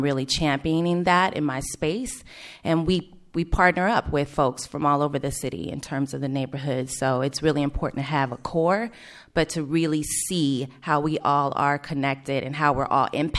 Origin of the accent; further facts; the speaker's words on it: Oakland, California, United States; I make a joke sometimes that I was born on Broadway. I know that sounds a little sketchy, but the truth is I'm like a third generation born in Kaiser Hospital here.